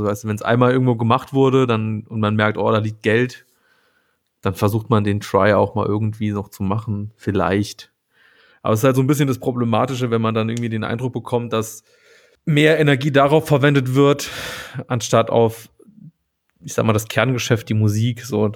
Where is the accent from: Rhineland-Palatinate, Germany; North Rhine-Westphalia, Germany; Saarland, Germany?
Saarland, Germany; Ich komme ja original aus dem Saarland.